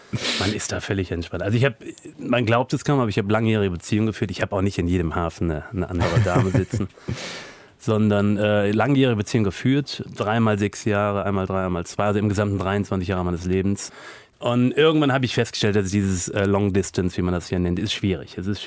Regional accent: Germany; moved away as an adult; Als junger Mensch wollte ich unbedingt weg aus Deutschland, weil ich damals nicht begriffen habe, wie wunderbar es hier ist.

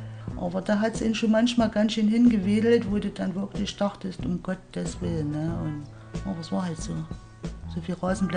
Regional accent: Schlema, Saxony, Germany; Bei uns in Schlema oben, das war ein Hartplatz gewesen

